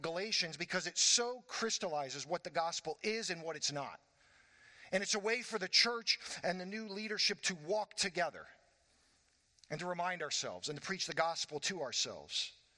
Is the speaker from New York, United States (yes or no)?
no; Florida, United States; Growing up in Florida, you know, I was a couple miles from the beach.